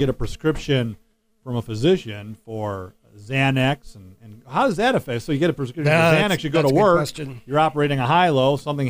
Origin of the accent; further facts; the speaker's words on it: Detroit, Michigan, United States; I grew up in Metro Detroit. My whole family worked in the factories